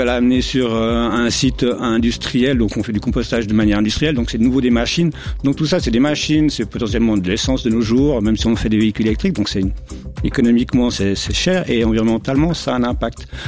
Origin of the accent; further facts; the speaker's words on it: Vaud, Switzerland; même qu'on est des Vaudois.